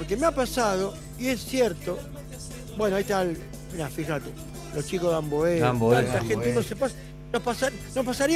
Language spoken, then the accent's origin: Spanish; Argentina; somos argentinos y hermanos y hermanas.